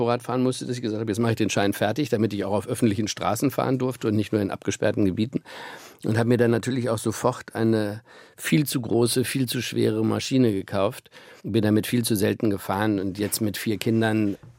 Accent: Hannover, Lower Saxony, Germany; Hannover ist meine Heimat, da leben meine Eltern, da leben meine Schwiegereltern.

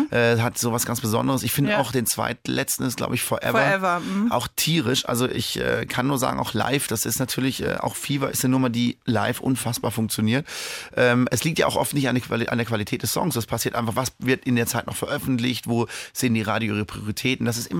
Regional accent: Freiburg, Baden-Württemberg, Germany; born there; ich bin in Freiburg geboren und dann direkt mit meinen Eltern nach Hause gefahren sozusagen.

